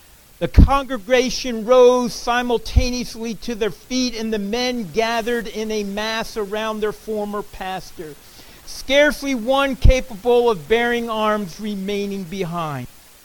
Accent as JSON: {"language": "English", "town": "Caldwell", "region": "New Jersey", "country": "United States", "tie": "born or raised there", "said": "because I grew up in Caldwell, New Jersey. North Caldwell, named for his sake."}